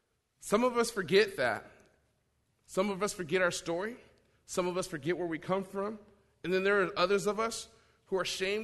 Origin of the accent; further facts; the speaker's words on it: Anchorage, Alaska, United States; now in Spokane, United States; A little bit of my history is I come from Anchorage, Alaska. I came to Spokane, Washington for hope.